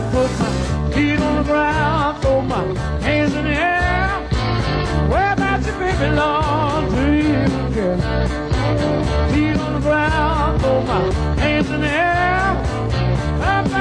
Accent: Alabama, United States; You know, I'm from Alabama, and I can't get it out of my system.

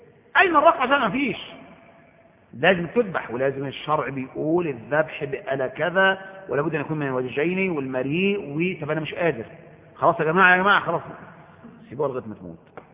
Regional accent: Egypt; وده إحنا كإخوة مصريين كلنا يعني، وأنا واحد منكم

